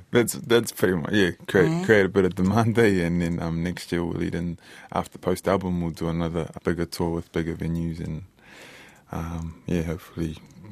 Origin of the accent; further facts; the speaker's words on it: Northland, New Zealand; Our last show is up in Hokianga, ending it up in my hometown.